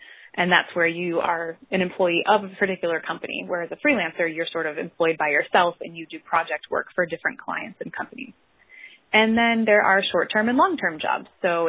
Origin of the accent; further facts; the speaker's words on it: Northeastern United States, United States; now in Dallas, United States; I'm based in Dallas, Texas, but I'm originally from the Northeast